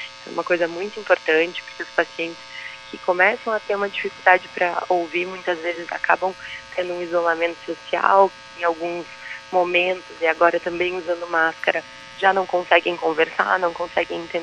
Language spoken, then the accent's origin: Portuguese; Erechim, Rio Grande do Sul, Brazil; uma região próxima à minha região, minha cidade natal, que é Erechim